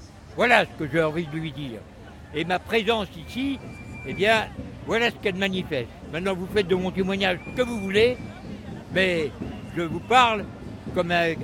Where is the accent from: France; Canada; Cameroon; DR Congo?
France; Neuilly, Île-de-France; born there; je suis né à Neuilly, j'ai 80 ans, voyez-vous